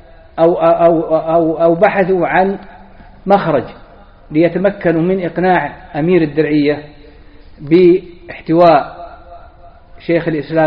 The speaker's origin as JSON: {"language": "Arabic", "region": "Najd", "country": "Saudi Arabia", "said": "مثل ما نسميها عندنا في نجد"}